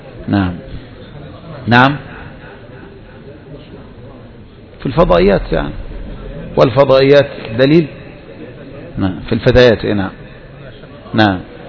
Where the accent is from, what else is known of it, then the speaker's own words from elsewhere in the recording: Egypt; إنما عندنا في مصر يظهر أن المرأة لو فعلت ذلك الآن